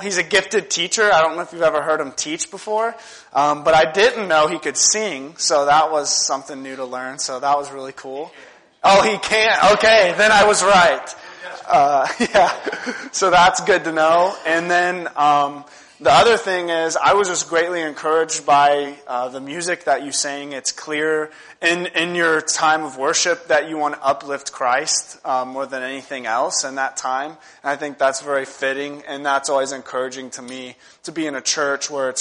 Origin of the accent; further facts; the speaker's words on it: Middletown, Ohio, United States; And so I grew up in Middletown, Ohio. That's still where I live, actually. I'm 23 years old.